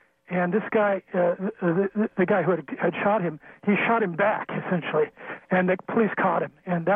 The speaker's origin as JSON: {"language": "English", "town": "Albany", "country": "United States", "tie": "born or raised there", "said": "I grew up in Albany. I'm 63, so I lived through that whole era."}